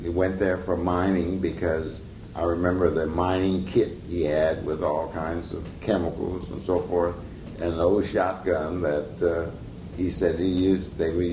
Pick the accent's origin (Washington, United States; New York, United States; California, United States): California, United States; Ocean Park; born there; and then brought her out here, and I was born here in Ocean Park on Bicknell Avenue in Ocean Park.